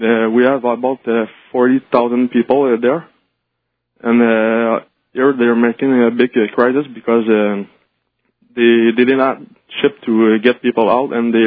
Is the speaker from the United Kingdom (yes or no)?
no; Quebec, Canada; English is a second language; I'm not English, but I don't really speak English. I'm from Quebec, Canada.